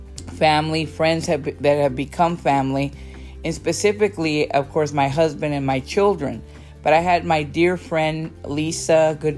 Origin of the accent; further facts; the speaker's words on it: Brownsville, Texas, United States; I'm Hispanic. I grew up in Brownsville, Texas. I grew up with a Latino family, and we love our great tortillas